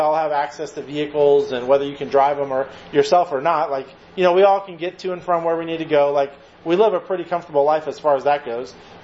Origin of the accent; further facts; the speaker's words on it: United States; I also like the rights that I have as an American and the freedoms that we enjoy.